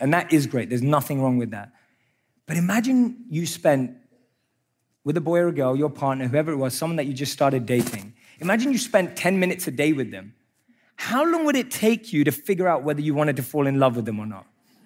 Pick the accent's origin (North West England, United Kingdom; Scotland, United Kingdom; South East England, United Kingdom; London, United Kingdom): London, United Kingdom; I grew up in London.